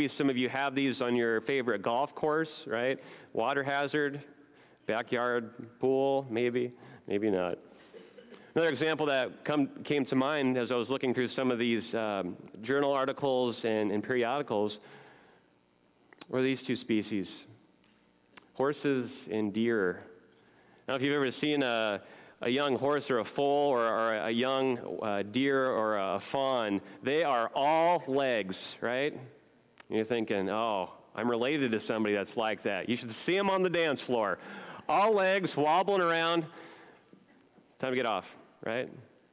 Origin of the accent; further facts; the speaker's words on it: Nebraska, United States; For those of you who haven't heard these stories before, I grew up in Nebraska and then went to the University of Nebraska, so I'm a Cornhusker.